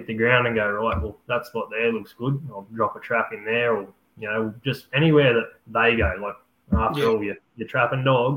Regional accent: Roma, Queensland, Australia; Southwest Queensland, sort of home in Roma for a fair while, but float around a little bit and picked up country sort of here, there and everywhere. So, yeah, Roma's home to me.

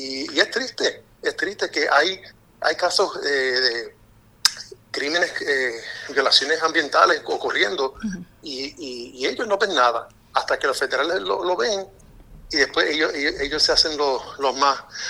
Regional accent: Puerto Rico; moved away as an adult; yo nací en Puerto Rico y me crié mucho tiempo en Puerto Rico, pero ahora de adulto yo soy parte de la diáspora, regreso a Puerto Rico frecuentemente y un día quiero regresar con mi familia

